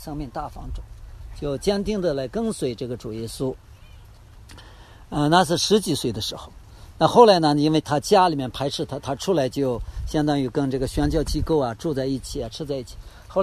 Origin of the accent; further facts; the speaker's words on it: China; 我中国人可能有中国人的模型啊